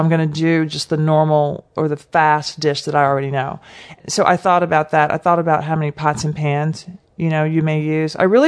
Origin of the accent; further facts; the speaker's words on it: Nashville, Tennessee, United States; you see me, I'm black and I'm from Nashville, Tennessee.